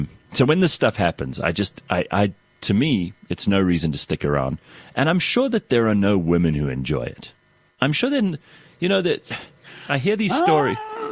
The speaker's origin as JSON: {"language": "English", "town": "Pretoria", "region": "Gauteng", "country": "South Africa", "tie": "born or raised there", "said": "I grew up in Pretoria."}